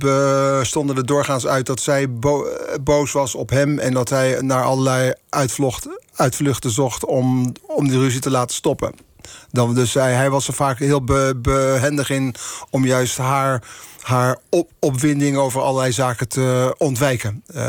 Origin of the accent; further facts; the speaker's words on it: Haarlem, North Holland, Netherlands; En dus ik zat bij hem thuis te kijken in Haarlem, waar ik woonde, waar ik ben opgegroeid.